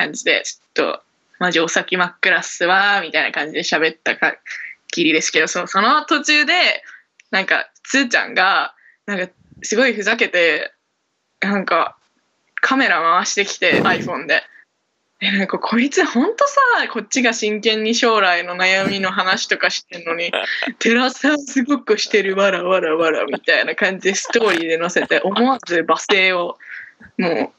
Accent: Tokyo, Japan; 出身は東京です、育ちも東京。

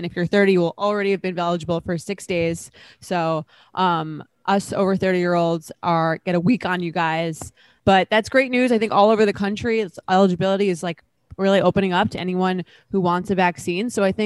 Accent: New York, United States; And I'm from New York, so I don't, it feels very exotic, even if it's not, if you're from like California or something.

